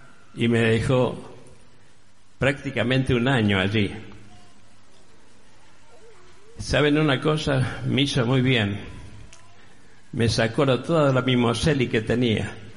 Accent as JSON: {"language": "Spanish", "town": "Verónica", "region": "Buenos Aires Province", "country": "Argentina", "tie": "born or raised there", "said": "allí donde mi pueblo era Verónica, en la provincia de Buenos Aires"}